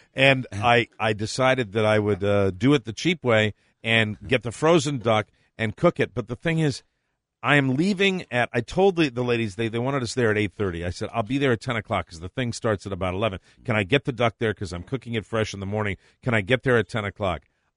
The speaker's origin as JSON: {"language": "English", "region": "New England", "country": "United States", "said": "I'm from New England. I've been there. You've been in snowy climates your whole life."}